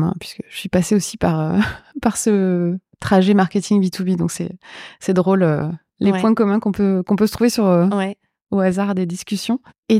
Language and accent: French; Metz, Grand Est, France; moi je suis de Metz.